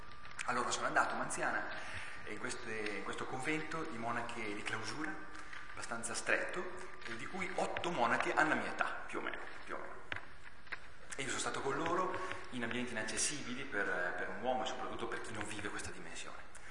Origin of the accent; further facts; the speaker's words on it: Piedmont, Italy; Io sono piemontese, ma il vicino diciamo, è sul mio territorio, per cui ci chiamano piemontesi, piemontardi o lombardesi, perché non sanno come definirci. Adottato da Milano, l'università l'ho fatta a Milano